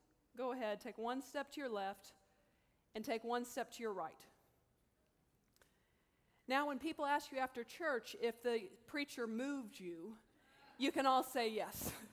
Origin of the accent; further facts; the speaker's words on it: Cleveland, Tennessee, United States; now in Atlanta, United States; I'm from Cleveland, Tennessee, where this school is at. I've been living in Atlanta, but I have roots in Ohio.